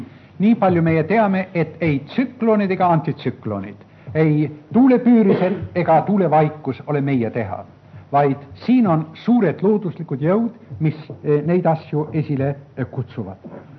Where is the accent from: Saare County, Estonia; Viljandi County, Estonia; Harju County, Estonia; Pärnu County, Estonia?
Saare County, Estonia; Mina olen sündinud ja kasvanud seal maal, mida nimetati tuulikute maaks.